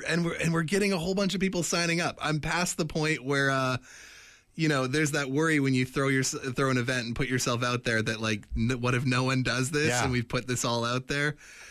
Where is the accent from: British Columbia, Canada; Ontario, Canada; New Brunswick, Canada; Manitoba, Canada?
British Columbia, Canada; Port Moody; Well, when I was growing up in Port Moody, I was making films as like a 10-year-old, 12-year-old kid.